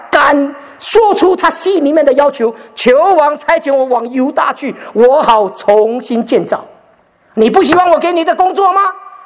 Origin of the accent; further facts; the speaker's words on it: Singapore; also born or lived in Taiwan / Australia; 我在新加坡当兵，我在台湾出生，在新加坡长大，在澳洲成熟，不知道在哪里埋葬。新加坡我当过兵，他给我永久居留